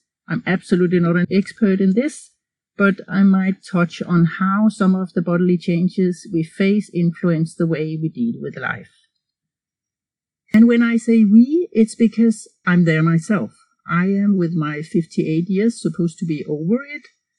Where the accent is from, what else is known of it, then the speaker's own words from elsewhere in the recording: Denmark; first language Danish; English is a second language; In German, the word used is Wechseljahre, and in Danish, my mother tongue, my native tongue, which I'm sure you can hear, the word for menopause is Overgangsalder.